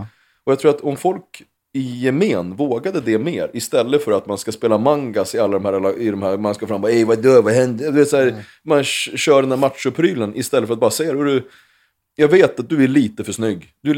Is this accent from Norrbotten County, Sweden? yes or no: no; Gottsunda, Uppsala County, Sweden; Jag kom från Gottsunda.